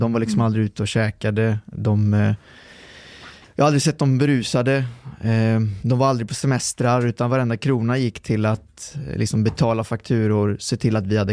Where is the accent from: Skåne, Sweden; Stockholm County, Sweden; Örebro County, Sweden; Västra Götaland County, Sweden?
Västra Götaland County, Sweden; Lidköping; Och så hamnade vi i Lidköping. Och där växte vi upp i tryggheten.